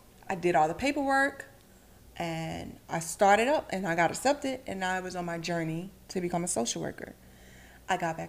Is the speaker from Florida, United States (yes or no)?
yes; Orlando, Florida, United States; I'm from Orlando, so we were moving all up and down Orlando.